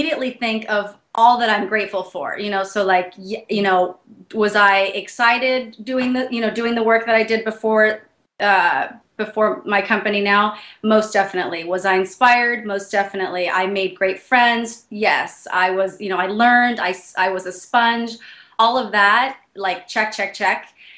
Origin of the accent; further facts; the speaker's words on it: San Francisco, California, United States; I'm originally from San Francisco.